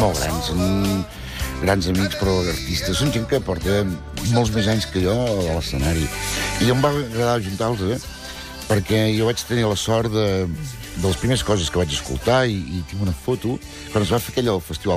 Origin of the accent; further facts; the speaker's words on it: Vic, Catalonia, Spain; les festes del meu barri de Vic, del Credur, doncs van venir … que tenia 6 o 7 anys.